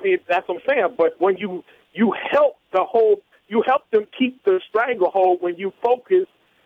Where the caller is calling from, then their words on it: Virginia, United States; from Virginia.